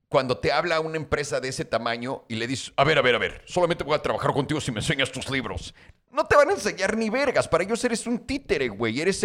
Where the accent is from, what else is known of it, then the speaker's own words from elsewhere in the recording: Mexico; obviamente fue fraude porque soy mexicano.